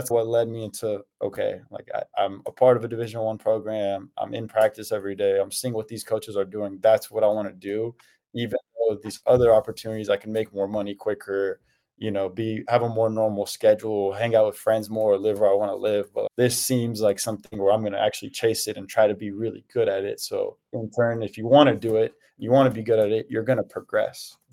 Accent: Houston, Texas, United States; So I grew up in Houston, loved basketball, played high school, AAU.

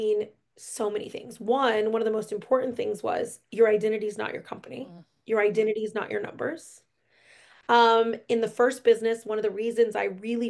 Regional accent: Oklahoma, United States; I grew up in Oklahoma. My dream was to start a clothing store.

